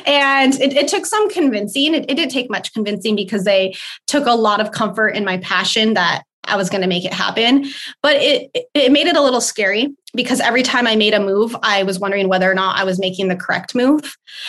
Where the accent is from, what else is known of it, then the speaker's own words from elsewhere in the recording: Idaho, United States; also born or lived in New Orleans; I grew up in Idaho. So we moved to Idaho when I was a baby. So I didn't spend much. My brother had got to have his childhood in New Orleans.